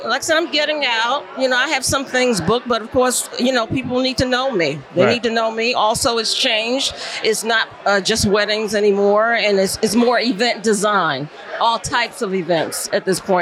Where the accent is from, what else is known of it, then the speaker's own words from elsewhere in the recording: New York, United States; now in Charlotte, United States; Yeah, I'm from New York, though.